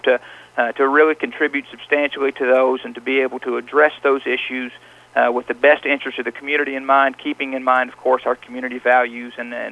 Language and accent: English; Benton, Kentucky, United States; Born and raised in Benton here. Went to Marshall County High School and graduated from there. Went on to the University of Kentucky.